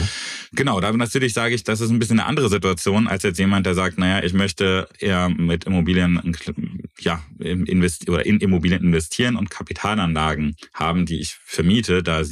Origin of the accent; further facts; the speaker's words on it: Eifel, Germany; weil ich komme aus dem Rande der Eifel